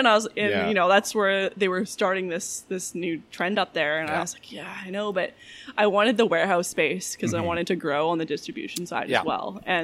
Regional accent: British Columbia, Canada; Yeah, so I grew up on the North Shore.

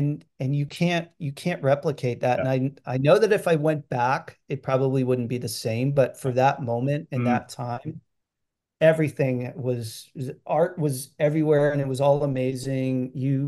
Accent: Pittsburgh, Pennsylvania, United States; also born or lived in Atlanta / New York / Montreal / Los Angeles; I grew up in Pittsburgh. I lived in Atlanta, New York, Montreal, and spent 12 years in LA and Southern California before I moved here.

